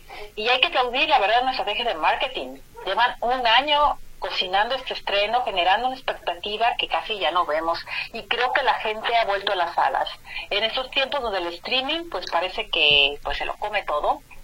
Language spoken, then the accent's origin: Spanish; Monterrey, Nuevo León, Mexico; also born or lived in Guadalajara; Soy de Monterrey, pero viví en Guadalajara muchísimos años.